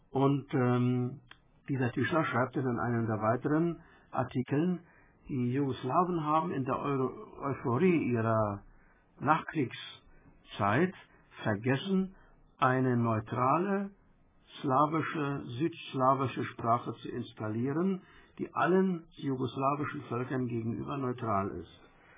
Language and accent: German; Slovenia; ich sehe nicht ein als Slowene, dass ich nur das lernen muss